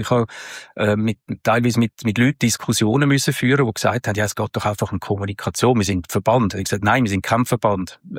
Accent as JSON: {"language": "German", "country": "Switzerland", "said": "man hat sowieso einen gewissen Sympathie- und Doofheitsbonus als Schweizer."}